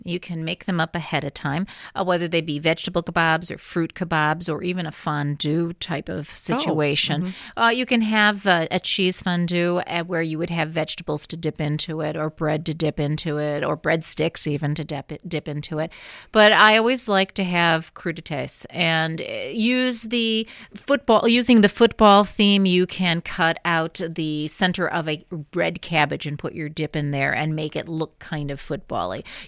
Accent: Chicago, Illinois, United States; I'm from Chicago, so it was always the Bears kind of thing.

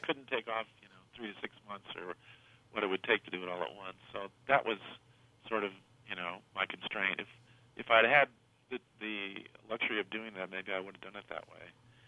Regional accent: Jamestown, New York, United States; No. I'm from, I grew up south of Buffalo, Jamestown, New York.

